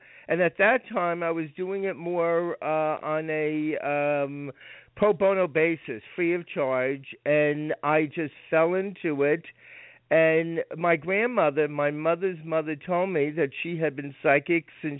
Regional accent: Rockland County, New York, United States; And when I was about, I would say, 11 years old, and I was raised in Rockland County, New York, my grandmother had passed away.

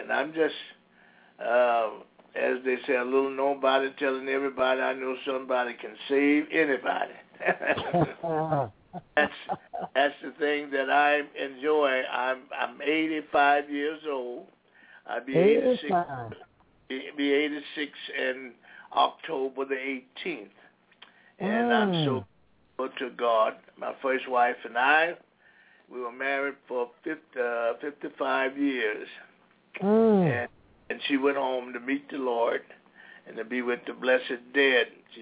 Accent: Montgomery, Alabama, United States; We had them in Montgomery, Alabama, my hometown

